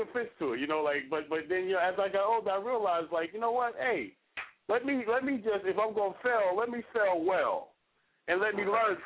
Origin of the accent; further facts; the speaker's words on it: Newark, New Jersey, United States; now in Irvington, United States; Yeah, I mean, I grew up in Newark. Right now I'm in Irvington, New Jersey, but I grew up in Newark, yes.